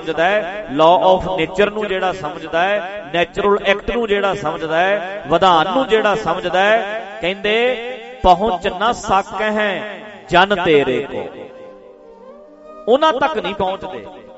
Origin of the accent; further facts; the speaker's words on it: Dhadrian, Punjab, India; ਸਾਡੇ ਪਿੰਡ ਵਿੱਚ ਇੱਕ ਬੇਬੇ 62 ਹੁੰਦੀ ਸੀ, ਮੇਰੇ ਪਿੰਡ ਚ ਢੱਡਰੀਆਂ ਵਿੱਚ ਬੇਬੇ 62 ਕਹਿੰਦੇ ਸੀ ਉਹਨੂੰ